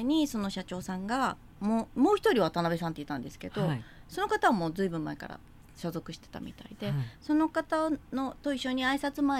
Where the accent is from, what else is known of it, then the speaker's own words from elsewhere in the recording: Aichi, Japan; 私地元が愛知なんですけど、愛知の方で